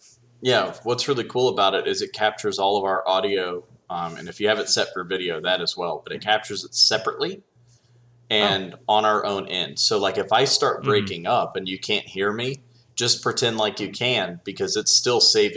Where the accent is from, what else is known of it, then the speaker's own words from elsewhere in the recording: Southeast, United States; Okay, so I grew up in the Southeast in Pentecostal holiness.